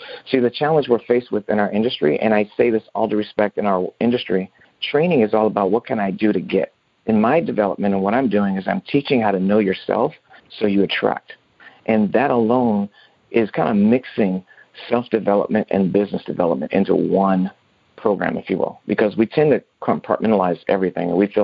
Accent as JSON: {"language": "English", "town": "Los Angeles", "region": "California", "country": "United States", "tie": "born or raised there", "said": "So I grew up in Hollywood, meaning L.A., everybody wants to be famous."}